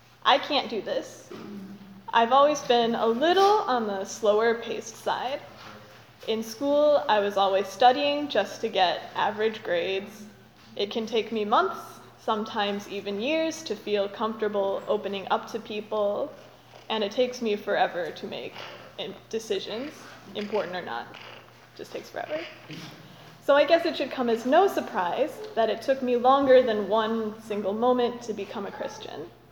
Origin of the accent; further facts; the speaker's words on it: Cleveland, Ohio, United States; I'm from Cleveland, Ohio.